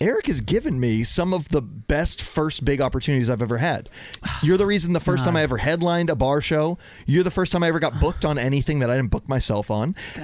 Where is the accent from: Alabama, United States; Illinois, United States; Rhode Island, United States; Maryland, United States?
Maryland, United States; moved away; I moved up from, Maryland suburbs to central PA about 2 years ago.